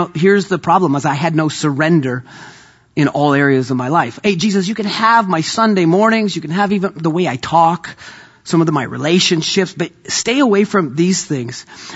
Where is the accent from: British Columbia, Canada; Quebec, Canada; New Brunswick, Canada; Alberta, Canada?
British Columbia, Canada; Vancouver; I'm from Vancouver, Canada, so you can't take the hockey out of the boy.